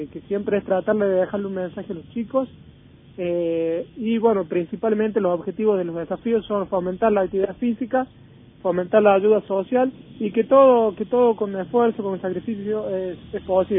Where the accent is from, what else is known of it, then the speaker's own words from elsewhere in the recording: Villa del Totoral, Córdoba, Argentina; cuando realicé el desafío desde Villa del Totoral, junté alrededor de casi 500 chicos acá en mi pueblo